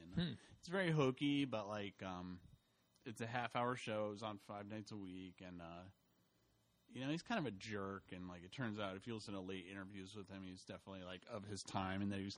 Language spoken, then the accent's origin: English; New York, United States; if I grew up in New York State and Jesse grew up in Connecticut, New England, basically.